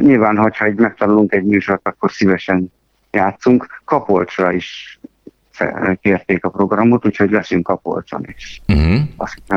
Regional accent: Tótkomlós, Békés, Hungary; Hát én Tótkomoson nőttem fel

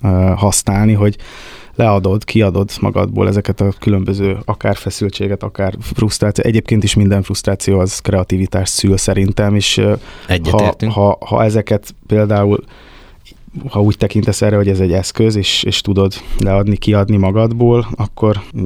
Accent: Vojvodina, Serbia; born there; Ugye én vajdasági születésű vagyok

